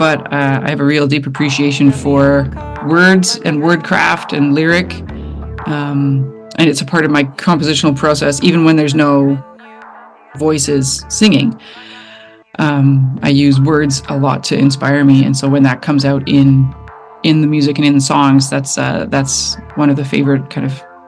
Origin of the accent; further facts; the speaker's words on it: Yellowknife, Northwest Territories, Canada; Right, I am in Sombaquay, which is the Welladay word for Yellowknife. So it's in the Northwest Territories, Northern Canada, and it's the place that I've lived for most of my life and still call home.